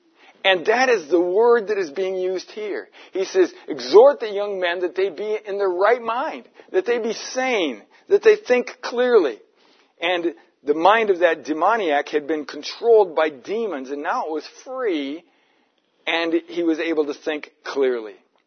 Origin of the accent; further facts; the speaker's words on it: United States; now in Australia; I don't know whether they did it here in Australia or not, but in my home country of America